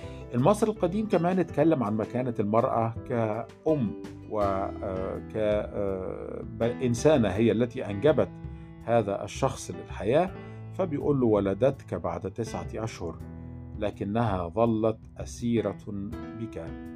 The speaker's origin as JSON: {"language": "Arabic", "region": "Upper Egypt", "country": "Egypt", "said": "عندنا في الصعيد لحد النهاردة"}